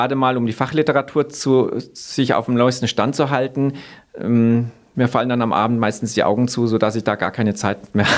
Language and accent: German; Coburg, Bavaria, Germany; Ich bin aufgewachsen in Nordbayern, in Coburg, habe dann in Erlangen studiert